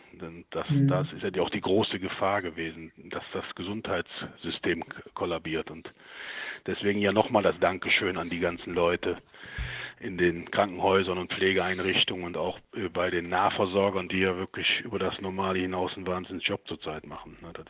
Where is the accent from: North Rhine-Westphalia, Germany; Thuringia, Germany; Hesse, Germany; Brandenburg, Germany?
North Rhine-Westphalia, Germany; wir sind Rheinländer